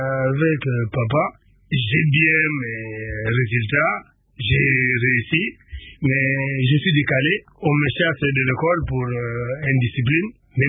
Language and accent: French; Kinshasa, DR Congo; born there; Barumbo, il n'y avait pas de courant. Il n'y avait pas d'eau courante non plus dans les parcelles.